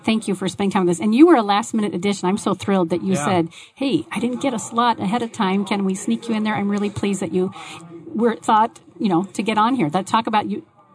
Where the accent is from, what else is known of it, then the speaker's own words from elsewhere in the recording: Arizona, United States; No, I'm clearly from the East Valley.